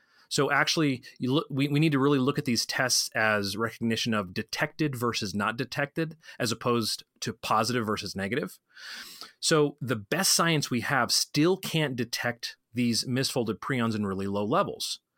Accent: Colorado, United States; like I'll use my home state of Colorado

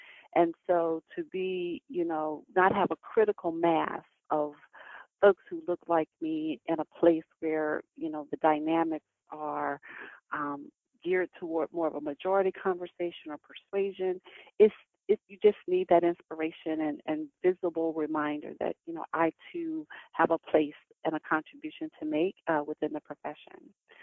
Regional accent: Jackson, Mississippi, United States; Jackson, Mississippi, where he helped to establish the chemistry department at Tougaloo College, right, my hometown.

